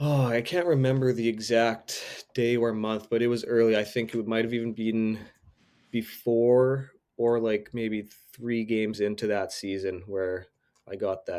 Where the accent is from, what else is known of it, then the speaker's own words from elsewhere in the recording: Spruce Grove, Alberta, Canada; my first four games, I was an affiliate for Spruce Grove, my hometown.